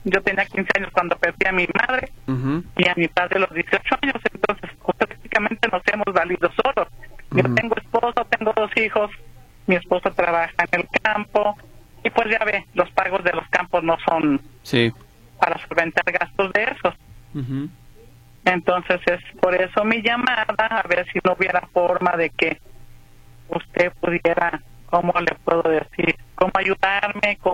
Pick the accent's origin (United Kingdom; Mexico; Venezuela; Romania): Mexico; Ostotipaquillo, Jalisco; Yo soy del Tequesquite, municipio de Ostotipaquillo, Jalisco.